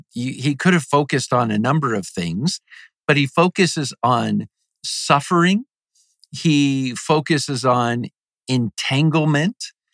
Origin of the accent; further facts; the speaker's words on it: Norfolk, Virginia, United States; You know, I grew up in Norfolk, Virginia, and so that part of Virginia is loaded with military, specifically Navy.